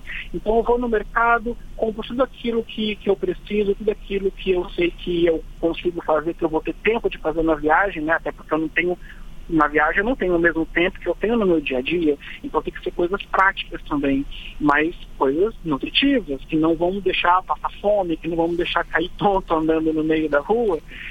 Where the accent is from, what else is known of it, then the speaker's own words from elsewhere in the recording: Brazil; quando eu falava que eu sou do Brasil